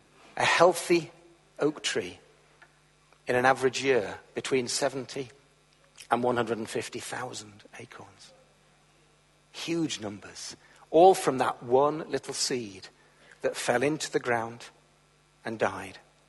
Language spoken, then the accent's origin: English; United Kingdom; We all know the answers, don't we? We're British.